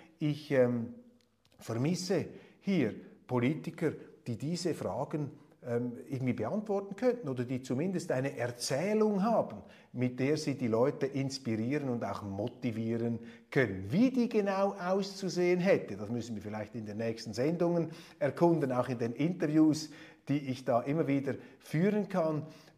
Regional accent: Switzerland; Und auch da sage ich als Schweizer, das kann nicht der Weg, das kann nicht die Lösung sein.

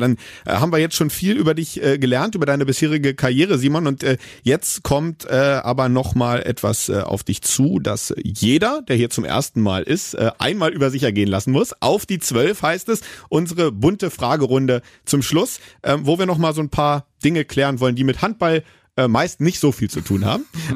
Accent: Germany; born there; Ich bin in Deutschland geboren.

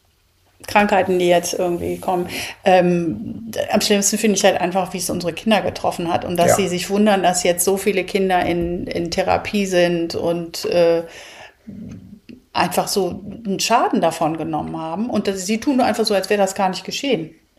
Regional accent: Rhineland, Germany; Entschuldigung, ich bin Rheinländerin.

